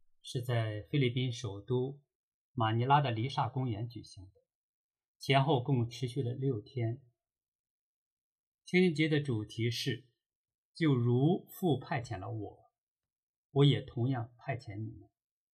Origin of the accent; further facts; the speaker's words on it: Hebei, China; 就是因为我是中国河北人，更了解中国大陆的情况，且通晓中英文，